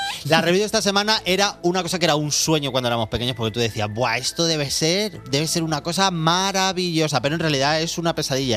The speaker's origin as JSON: {"language": "Spanish", "town": "Madrid", "region": "Community of Madrid", "country": "Spain", "said": "Porque los dos somos de Carabanchelli. Claro. En mi barrio no está lloviendo."}